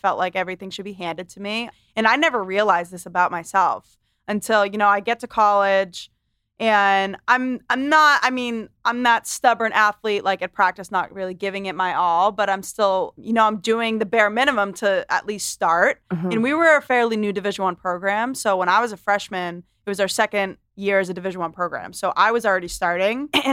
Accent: Londonderry, New Hampshire, United States; I was raised in Londonderry, New Hampshire. And I actually just bought, my boyfriend and I just bought a place in Manchester, New Hampshire.

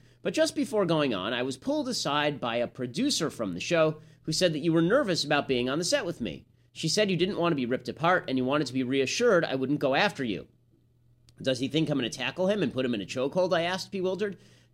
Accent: Michigan, United States; Hey, no offense, but I barely know who you are. I'm from Michigan.

